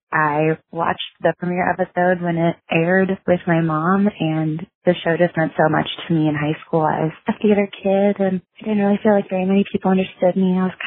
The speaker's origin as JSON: {"language": "English", "town": "Baltimore", "region": "Maryland", "country": "United States", "said": "I'm from Baltimore."}